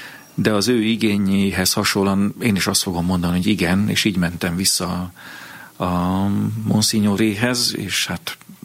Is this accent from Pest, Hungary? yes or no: no; Vas, Hungary; tudtam, hogy hát az egy bentlakásos gimnázium van itt a környéken, Kőszegen, Szombathelyen, ahol bejáró lehetnék.